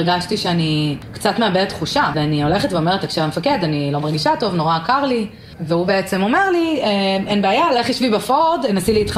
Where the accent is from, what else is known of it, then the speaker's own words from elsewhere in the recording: Ramat Gan, Tel Aviv District, Israel; במקור מרמת גן